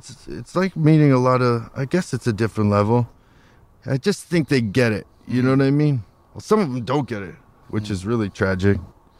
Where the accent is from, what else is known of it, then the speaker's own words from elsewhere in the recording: Hollywood, California, United States; You know, I grew up in Hollywood